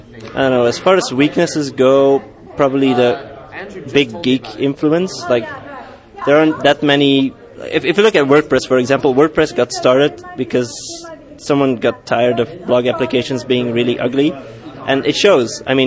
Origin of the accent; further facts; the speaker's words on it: Belgium; I'm from Belgium.